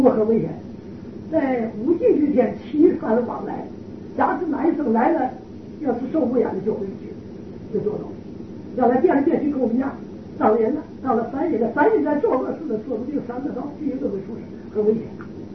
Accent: China; 可是我们中国人好简单。

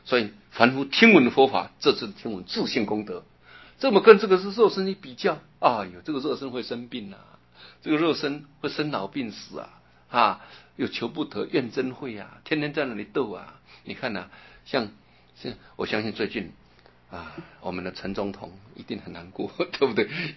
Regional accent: China

